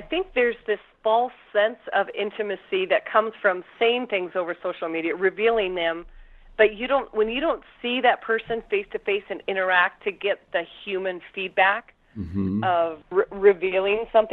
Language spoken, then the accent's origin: English; Nebraska, United States; my grandfather is an immigrant. And he came from Denmark, and where I grew up in Nebraska was a heavily immigrant population.